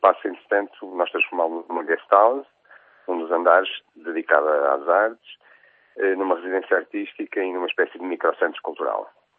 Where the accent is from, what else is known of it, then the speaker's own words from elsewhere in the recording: Porto, Norte, Portugal; Sim, assim, eu cresci nesta casa. Eu sou do Porto, mas cresci nesta casa, cresci com os meus avós.